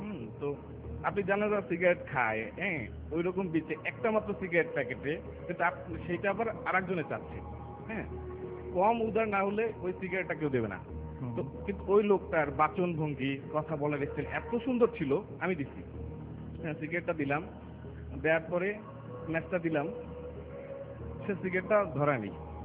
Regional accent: Barisal, Barisal Division, Bangladesh; born there; বরিশাল শহর।

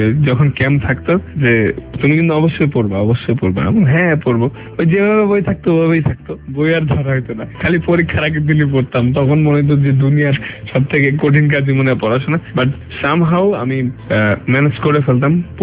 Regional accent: Dhaka, Dhaka Division, Bangladesh; আমি তো ঢাকারই ছেলে, তো আমার ডিভিশন ঢাকা

